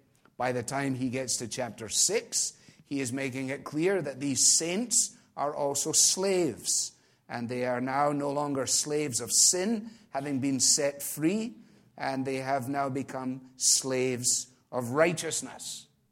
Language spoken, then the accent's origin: English; Scotland, United Kingdom; When I was a boy growing up in Scotland